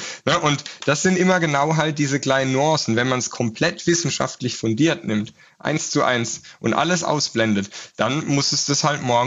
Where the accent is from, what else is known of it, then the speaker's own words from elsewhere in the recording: Rhineland-Palatinate, Germany; Also so viel Wasser dann auch in den Wein, wobei das als Pfälzer macht man das gerne, das ist dann eine gute Schorle